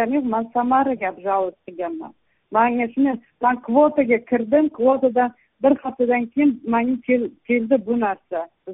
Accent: Qarshi, Qashqadaryo Region, Uzbekistan; moved away; O'zbekiston Qarshi shahridan.

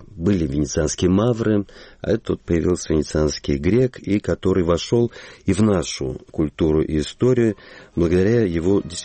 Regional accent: Saint Petersburg, Russia; born there; основал Петербург, к счастью, нас, уроженцев этого города.

